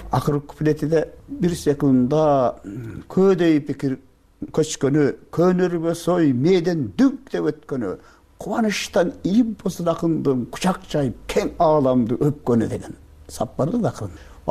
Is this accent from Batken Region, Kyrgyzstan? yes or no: yes; Leilek, Batken Region, Kyrgyzstan; Мен лейлектемин.